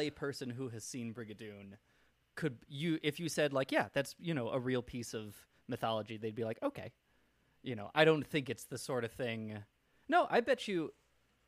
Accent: United States

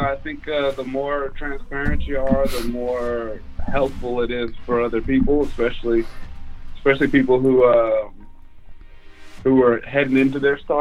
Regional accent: Dallas, Texas, United States; also born or lived in New Orleans / Houston / Memphis; I've been kind of spoiled. You know, I grew up in Dallas. I went to college in New Orleans. I went to dental school in Houston.

